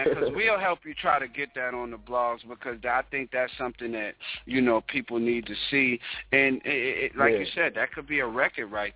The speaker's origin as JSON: {"language": "English", "town": "Hempstead", "region": "New York", "country": "United States", "said": "I'm a New York dude. I'm Hempstead. I'm not far from Queens."}